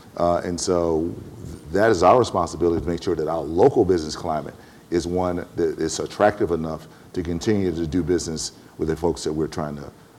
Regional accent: Atlanta, Georgia, United States; I come from Atlanta, Georgia.

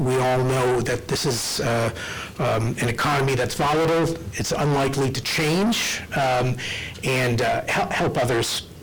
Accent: Hartford, Connecticut, United States; my hometown of Hartford, Connecticut, which is already exploring bankruptcy options

